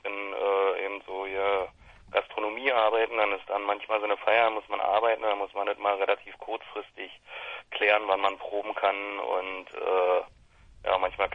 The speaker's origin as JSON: {"language": "German", "town": "Frankfurt", "region": "Brandenburg", "country": "Germany", "lives_now": "Berlin, Germany", "said": "Wir kommen aus Frankfurt-Oder. Die anderen beiden wohnen noch da. Ich wohne mittlerweile in Berlin. Aber Proben tun wir immer noch in Frankfurt und ja, wir sind eine Frankfurter Band."}